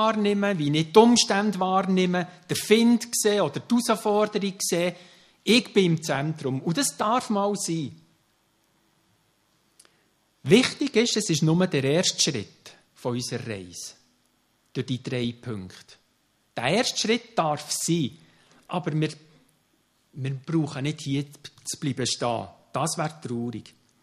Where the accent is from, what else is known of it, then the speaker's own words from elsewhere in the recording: Switzerland; Mich kann natürlich auch als Schweizer sowieso sehr gut verdrängen.